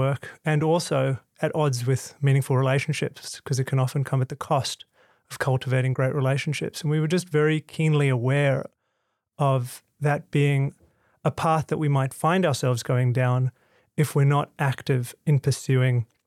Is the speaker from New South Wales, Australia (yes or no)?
yes; Sydney, New South Wales, Australia; growing up in Sydney with loving families.